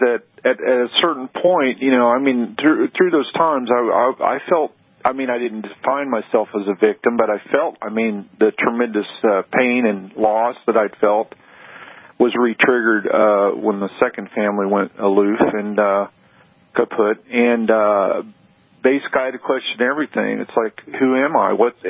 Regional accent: Missouri, United States; now in Philadelphia, United States; Now, mind you, I grew up in southern Missouri. I'm calling from Philly, but I grew up in southern Missouri

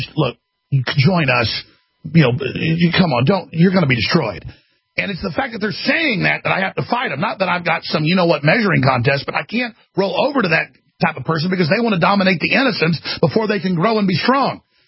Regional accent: Texas, United States; I've had my ass kicked plenty of times where I grew up in Texas.

